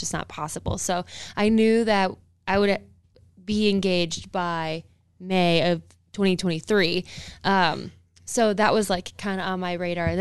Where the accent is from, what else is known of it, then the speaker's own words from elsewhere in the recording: Nebraska, United States; because my family's from the Chicago area, his family's from St. Louis, and we're from Nebraska.